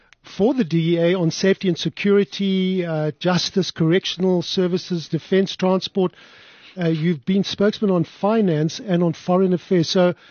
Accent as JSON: {"language": "English", "country": "South Africa", "said": "from once being proudly South African, as I said, we look at one another and we say, jeepers, we are really ashamed. What's going on in our country?"}